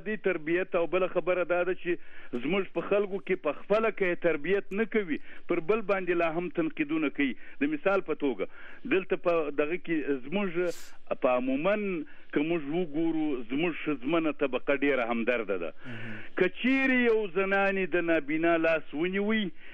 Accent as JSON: {"language": "Pashto", "region": "Kandahar", "country": "Afghanistan", "moved": "yes", "lives_now": "Pakistan", "said": "زه د افغانستان اوسیدونکو یم چې په افغانستان کې په بولدک ولسوالۍ کې علاقه کدنی دي"}